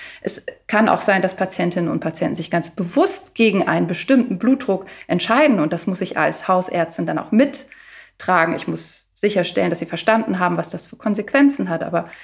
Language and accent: German; Berlin, Germany; da finde ich, sprichst du also mir als Berlinerin auch wirklich gerade aus der Seele mit diesem Punkt